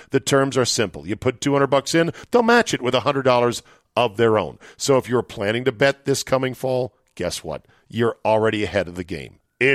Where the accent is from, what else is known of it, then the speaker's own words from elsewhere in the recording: South Dakota, United States; born there; also born or lived in Green Bay, Wisconsin; I was born in South Dakota and raised a Vikings fan, forced to live in Green Bay.